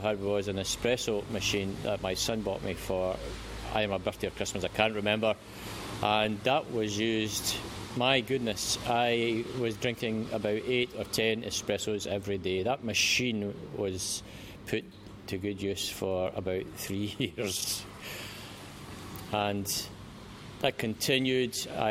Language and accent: English; Bathgate, Scotland, United Kingdom; when I started working as an electrical engineer in British Leyland Truck and Tractor Division here in my hometown of Bathgate.